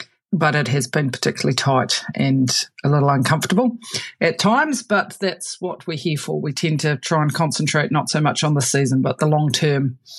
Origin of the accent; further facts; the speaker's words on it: Wellington, New Zealand; I'm actually from Wellington. I was a born and bred townie.